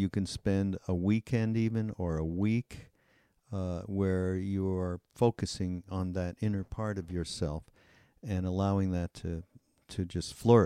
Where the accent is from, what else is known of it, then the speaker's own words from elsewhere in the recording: Canada; I'm from Canada